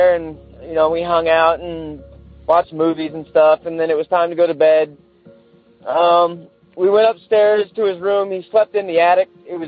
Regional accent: St. Helens, Oregon, United States

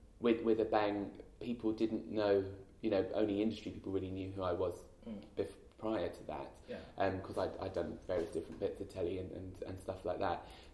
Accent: Epsom, South East England, United Kingdom; I'm from Epsom in Surrey, so it's not far.

